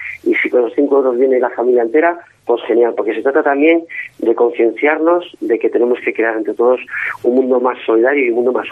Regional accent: Vigo, Galicia, Spain; Porque somos artistas de Vigo y alrededores.

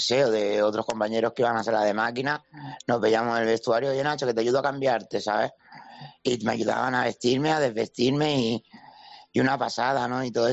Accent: Andalusia, Spain; Mi pueblo está de Córdoba capital, donde yo iba a entrenar a a unos 40 minutos en coche

